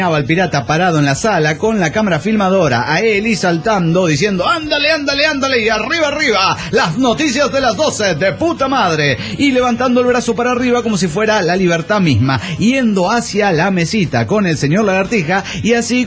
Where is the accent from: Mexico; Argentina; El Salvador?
Mexico; Guadalajara, Jalisco; de Guadalajara, Jalisco, México.